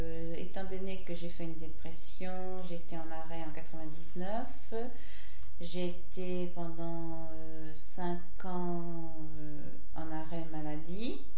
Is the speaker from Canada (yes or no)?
no; Nantes, Pays de la Loire, France; Je suis originaire de Nantes, j'ai vécu à Nantes jusqu'en 70, depuis ma naissance jusqu'à 70. Après, j'étais habité La Baule, qui est près de Nantes, à 80 km de Nantes. Ensuite, j'ai été habité à Nord-sur-Eyre, en campagne